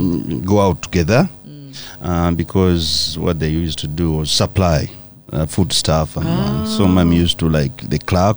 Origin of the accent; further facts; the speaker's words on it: Mubende, Central Region, Uganda; Yes. Mm. That's where I've been up to now. Mubende.